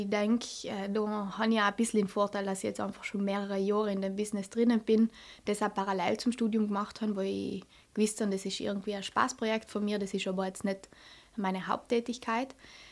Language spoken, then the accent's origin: German; Bolzano, Trentino-Alto Adige, Italy; meine Mami kommt aus Bozen und mein Papi kommt aus Sarntal und sie haben viele Jahre in Bozen gewohnt, deshalb sind wir Kinder eigentlich in Bozen aufgewachsen und vor ungefähr 10 Jahren sind wir ins Sarntal eingezogen.